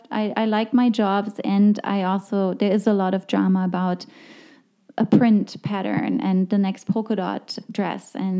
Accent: Germany; English is a second language; moved away as an adult; also born or lived in London; now in New York, United States; with my accent, you can hear I'm not from the United States originally. I'm from Germany, and I lived there until, well, I lived in London for a moment, but I moved to New York when I was 25.

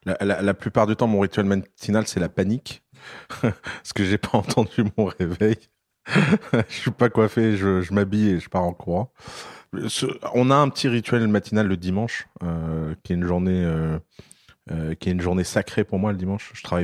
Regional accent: Tours, Centre-Val de Loire, France; À Tours, j'ai grandi à Tours, ouais. C'est sur les bords de Loire

